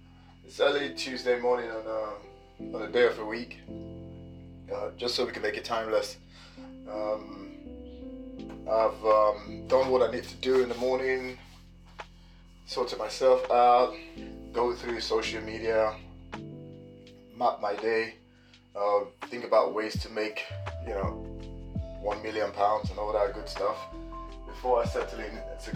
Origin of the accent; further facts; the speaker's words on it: Nigeria; moved away; I really don't live in Nigeria, but I live outside of Nigeria. And I am a Nigerian, so I am one of those Nigerians in diaspora